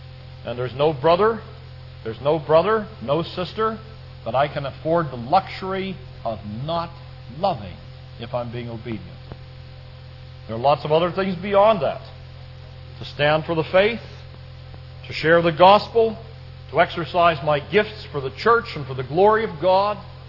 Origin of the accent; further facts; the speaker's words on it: Pittsburgh, Pennsylvania, United States; You know I'm from the Pittsburgh area.